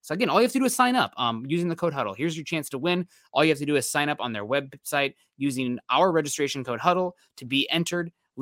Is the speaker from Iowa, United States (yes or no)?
yes; Iowa, United States; I'm from Iowa. I love corn.